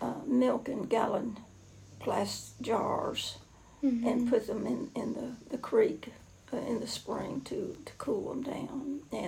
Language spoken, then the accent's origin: English; Bessemer City, North Carolina, United States; born there; I was born in a little town called Bessemer City, North Carolina, and I was born at home.